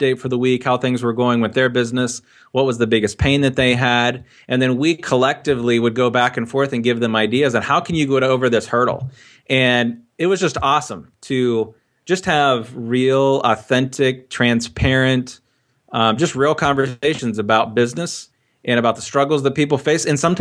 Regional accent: Ohio, United States; born and raised in the Buckeye State, love Ohio State football.

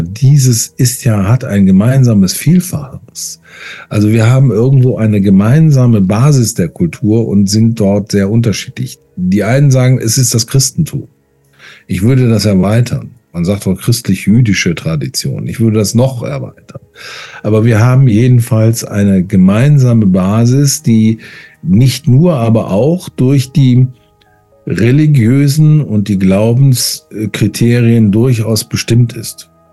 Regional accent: Düsseldorf, North Rhine-Westphalia, Germany; now in Bonn, Germany; ich bin in Düsseldorf aufgewachsen und lebe in Bonn. Für die Bonner bin ich Migrant.

